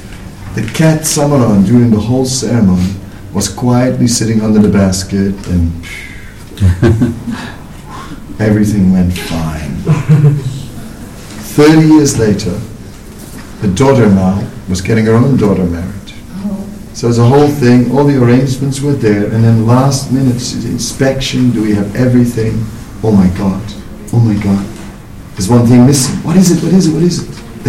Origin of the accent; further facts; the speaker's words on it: Netherlands; English is a second language; So I'm not from America. So in the Netherlands, we don't have Halloween.